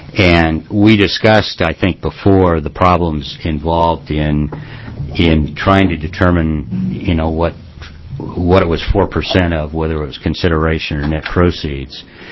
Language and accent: English; California, United States; I'm a Californian who's about to transfer property as part of an exchange